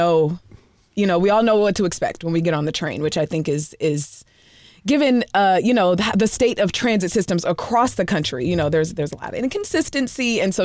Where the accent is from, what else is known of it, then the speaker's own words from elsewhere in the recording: Detroit, Michigan, United States; Yep. I'm from Detroit